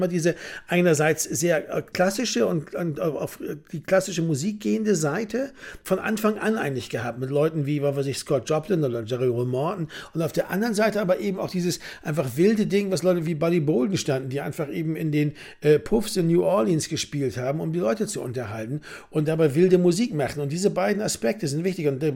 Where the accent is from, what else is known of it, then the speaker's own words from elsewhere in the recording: Bremen, Germany; möchte ich mal als Bremer sagen